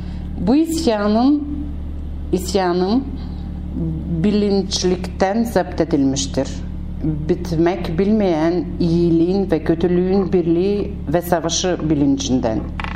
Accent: Veselets, Razgrad Province, Bulgaria; Deli Orman'ın kalbinde doğdum ve büyüdüm. Ruhumun kökenleri kara toprağın ta derinlerinde ve Razgrad ili Zavet ilçesi olan Veselet köyünün ormanlarındadır.

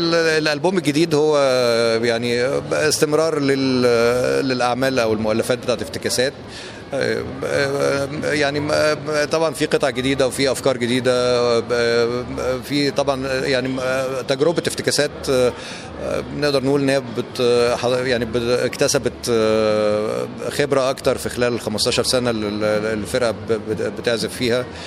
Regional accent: Egypt; ان احنا هنا في بلغاريا واحنا جايين من مصر

